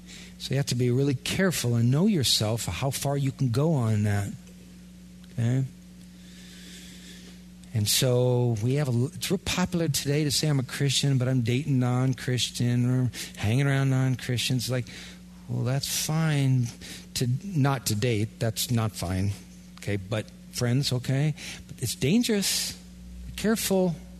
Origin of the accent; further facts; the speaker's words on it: Iowa, United States; I'm from Iowa, remember?